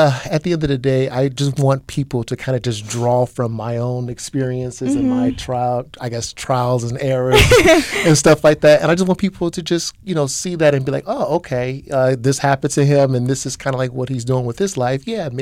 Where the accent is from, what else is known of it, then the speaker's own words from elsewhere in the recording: Chicago, Illinois, United States; Yeah, so I grew up in Chicago. Uh-huh. I'm 31, I'll be 32 this year, and yeah, from Chicago, grew up on the South Side.